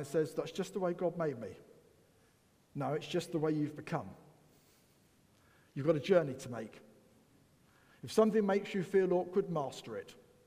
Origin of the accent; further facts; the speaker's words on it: England, United Kingdom; Because I was brought up in England.